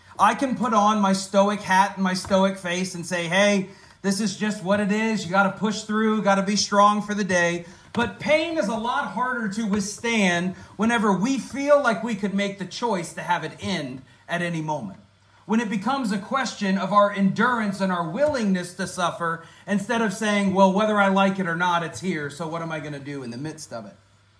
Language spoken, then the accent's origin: English; Tampa, Florida, United States; I grew up in Tampa being a huge Buccaneer fan.